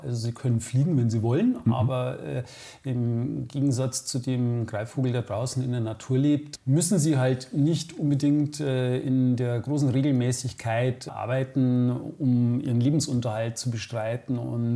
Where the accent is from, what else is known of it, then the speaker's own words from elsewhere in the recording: Riedenburg, Bavaria, Germany; Ich komme eigentlich aus dem Altmühltal, bin in Riedenburg geboren